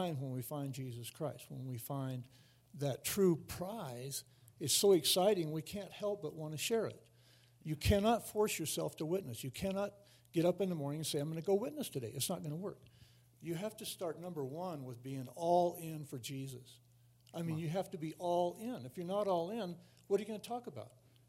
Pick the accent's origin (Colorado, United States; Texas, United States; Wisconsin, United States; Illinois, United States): Colorado, United States; Durango; Like I said, I grew up in Durango.